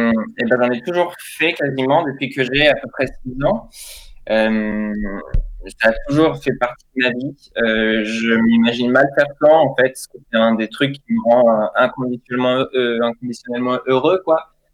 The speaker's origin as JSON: {"language": "French", "town": "Tours", "region": "Centre-Val de Loire", "country": "France", "said": "je viens de Tours et je fais de la musique chantée en français"}